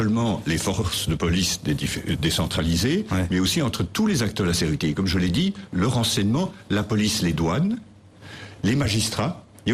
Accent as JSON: {"language": "French", "country": "Belgium", "said": "Moi, je dirais que je suis belge"}